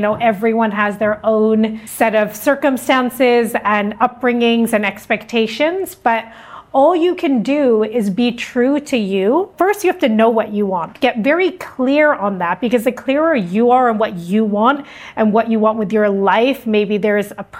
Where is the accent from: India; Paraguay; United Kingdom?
India; Obviously, I feel like if anyone asks me where I'm from, I always say I'm Indian, right? I'm very proud of my heritage, very proud of my ethnicity, my culture.